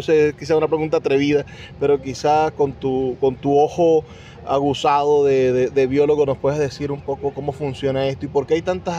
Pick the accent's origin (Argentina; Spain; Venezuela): Venezuela; Nosotros somos orgullosamente venezolanos